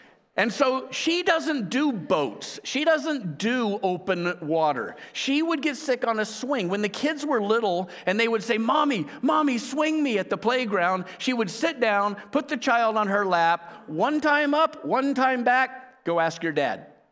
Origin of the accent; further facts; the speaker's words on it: Florida, United States; I grew up in South Florida.